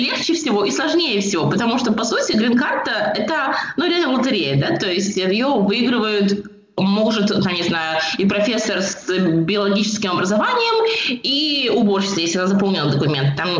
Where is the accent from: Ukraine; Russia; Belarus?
Belarus; born there; Я родилась в Беларуси, но мои родители учились в Петербурге.